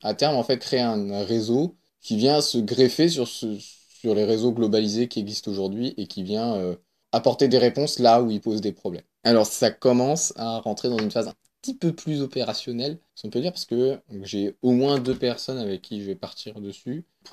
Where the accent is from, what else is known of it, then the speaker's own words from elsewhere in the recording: Auvergne-Rhône-Alpes, France; J'en connais une en Isère, parce que c'est là d'où je viens